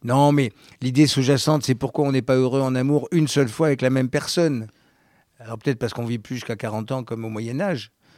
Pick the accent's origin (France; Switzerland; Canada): France; Nice, Provence-Alpes-Côte d'Azur; la ville où j'ai grandi, à Nice. Dans l'immeuble des années 60, avec des pieds noirs, des Italiens, des Espagnols